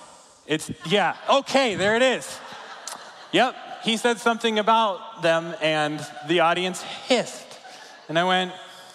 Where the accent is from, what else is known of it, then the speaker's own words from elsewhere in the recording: Florida, United States; also born or lived in Virginia / Michigan; now in Texas, United States; I was born and raised in Florida, spent a long time in Virginia going to school, spent a longer time in Michigan. Don't have any context to what Texas is